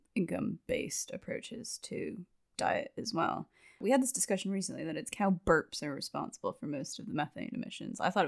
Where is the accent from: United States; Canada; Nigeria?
Canada; now in United Kingdom; I'm Canadian. I live in the UK.